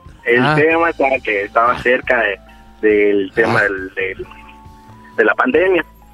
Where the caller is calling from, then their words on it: Mérida, Yucatán, Mexico; De Mérida, Yucatán.